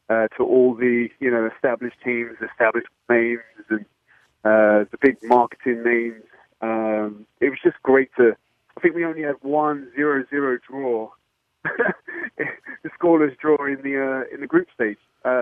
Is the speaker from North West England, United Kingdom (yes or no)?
no; London, United Kingdom; now in Houston, United States; I'm from London, and I've called before talking about the Arsenal, and I really enjoyed this World Cup as an England fan living in Houston.